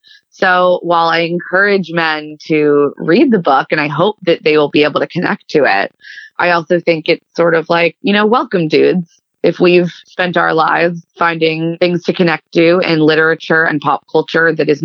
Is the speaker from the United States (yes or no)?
yes; Washington, District of Columbia, United States; So I grew up outside Washington, D.C. in a very politically active family.